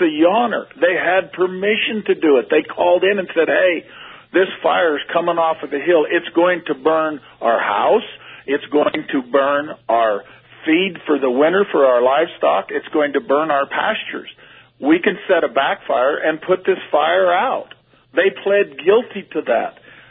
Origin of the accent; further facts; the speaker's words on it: Oregon, United States; When I grew up in Southeast Oregon, there was a...